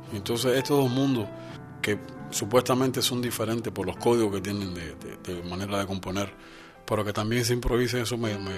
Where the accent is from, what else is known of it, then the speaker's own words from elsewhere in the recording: Cuba; busqué algo que me identificara como cubano